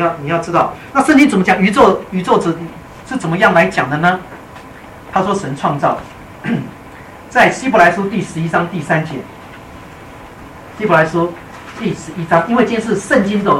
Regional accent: China; 我们中国人最喜欢歌功颂德，对不对？

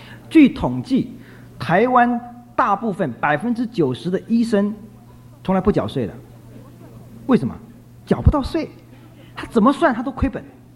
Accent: China; 这个我们中国人也懂的，叫做以夷制夷，对不对？

